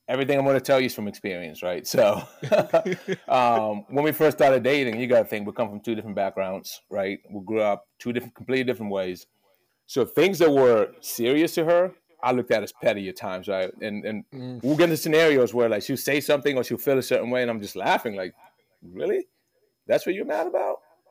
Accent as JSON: {"language": "English", "town": "Baltimore", "region": "Maryland", "country": "United States", "tie": "born or raised there", "also_born_or_lived": "West Africa / Pittsburgh, Pennsylvania", "said": "I was born in West Africa, grew up in Baltimore, Maryland, lived in Pittsburgh, Pennsylvania, moved to Charlotte in 2016."}